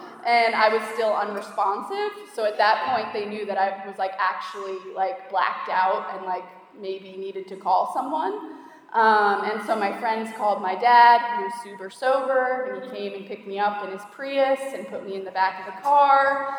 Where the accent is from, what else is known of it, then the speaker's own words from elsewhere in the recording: Long Island, New York, United States; So I grew up on Long Island in New York.